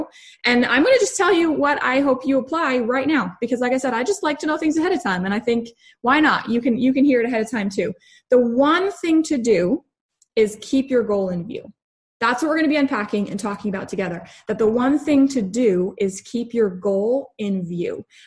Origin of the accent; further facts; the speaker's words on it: New Hampshire, United States; So love New England. Grew up here. I'm a New England girl. I am from New Hampshire, which is where I am currently sitting.